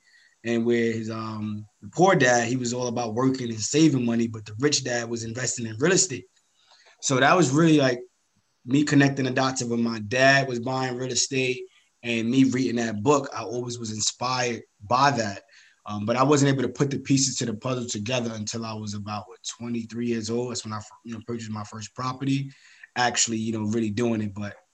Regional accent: Brooklyn, New York, United States; You know, you from Queens, I'm from Brooklyn, you know, so we're trying to figure it out.

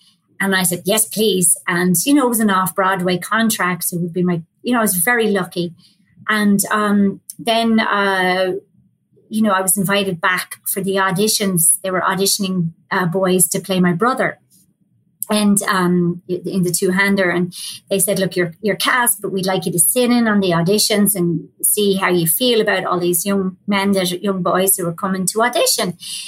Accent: Ireland; moved away as an adult; now in New York, United States; being Irish on one level, you know, they were changing times for Irish people in London.

